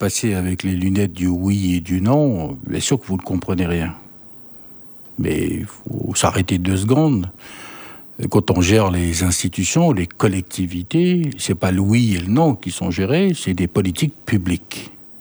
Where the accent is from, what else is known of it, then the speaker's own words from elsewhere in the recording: Thio, South Province, New Caledonia; born there; moi, je suis né à Thio, famille ultra, très modeste. Je fais partie de ces jeunes étudiants qui sont venus étudier à Nouméa dans les années 2004-2009.